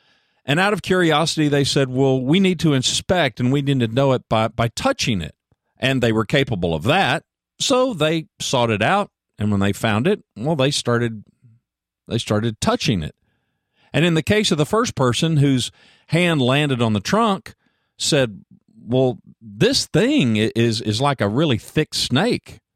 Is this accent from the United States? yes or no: yes; Ada, Oklahoma, United States; Leo, he's from Boston. I'm from Ada, Oklahoma. I mean, you just couldn't get more different.